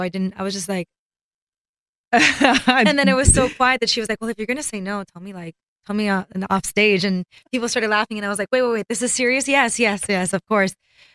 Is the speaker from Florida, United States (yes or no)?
yes; Miami, Florida, United States; now in New York, United States; I'm originally from Miami, Florida. I live in New York now, but growing up, she was such an inspiration to me, to my mother.